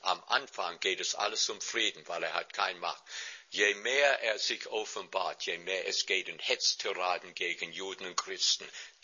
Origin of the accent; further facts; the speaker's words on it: New York, United States; German is a second language; Ich komme aus New York.